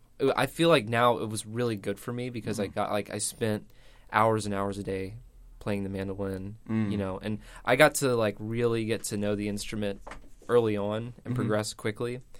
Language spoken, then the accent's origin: English; Sulphur, Louisiana, United States; But, I mean, technically I'm from Sulphur.